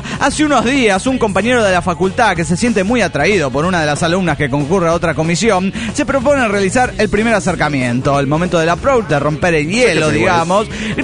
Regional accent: San Nicolás, Buenos Aires Province, Argentina; pero el viernes, yo el viernes me voy para San Nicolás, mi pueblo natal.

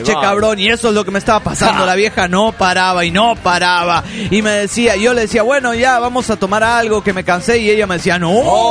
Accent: Panama; de Panamá.

